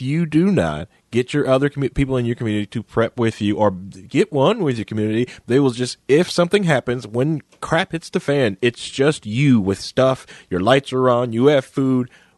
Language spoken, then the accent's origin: English; New Hampshire, United States; Oh, I get that thing, but I grew up in New Hampshire, so I like the place.